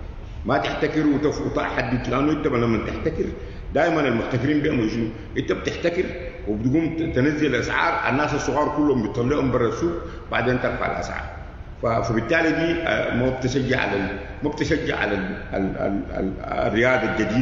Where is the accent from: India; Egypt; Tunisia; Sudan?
Sudan; يعني عندنا في السودان أسوأ قانون أراضي